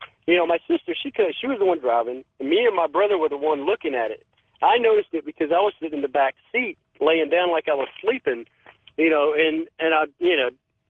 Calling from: Augusta, Georgia, United States; I'm calling from Augusta, Georgia.

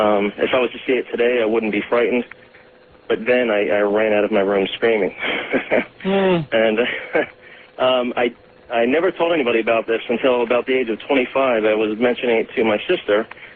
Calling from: Orlando, Florida, United States; also born or lived in Long Island; I'm calling from Orlando, and I'm listening to you on the internet.

